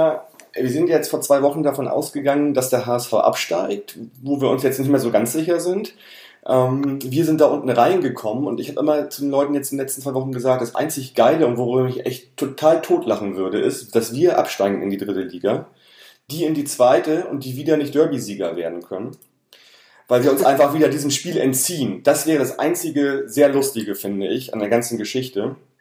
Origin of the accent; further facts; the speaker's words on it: Hamburg, Germany; Also ich bin so in Hamburg aufgewachsen